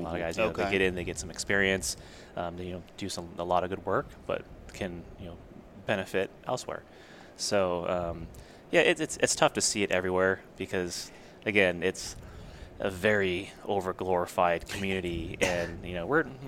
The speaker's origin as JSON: {"language": "English", "region": "New Hampshire", "country": "United States", "tie": "born or raised there", "said": "I'm from the East Coast. So I grew up in New Hampshire, and not like a stellar student or athlete or anything"}